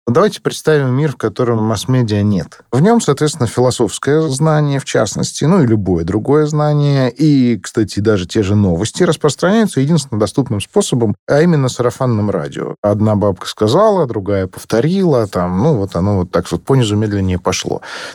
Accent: Moscow, Russia; also born or lived in Kastornoye; Я хоть и москвич, но несколько лет в детстве провел в деревне

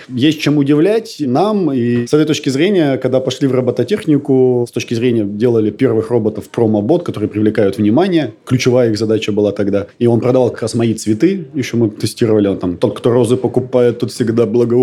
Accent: Perm, Perm Krai, Russia; я из Перми, команда пермская у нас, производство все в Перми

